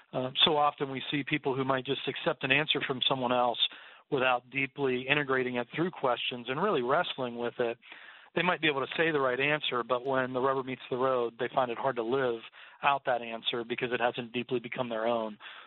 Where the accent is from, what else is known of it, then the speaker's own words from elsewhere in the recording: United States; am I only a Christian because I grew up in the United States and my parents were Christians?